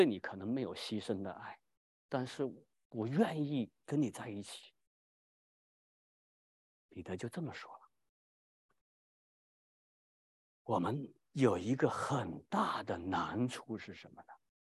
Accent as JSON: {"language": "Chinese", "town": "Wenzhou", "region": "Zhejiang", "country": "China", "accent": "Wenzhou", "said": "我们温州话是没有爱这个字的"}